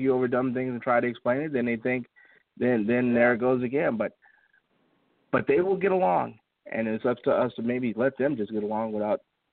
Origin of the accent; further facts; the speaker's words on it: Chicago, Illinois, United States; I grew up in Chicago.